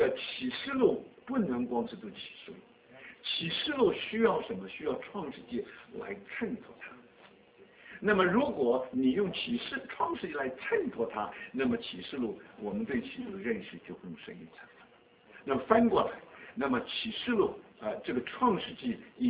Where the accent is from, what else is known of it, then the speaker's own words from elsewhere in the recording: China; 比方说我们中国人有一句这个上海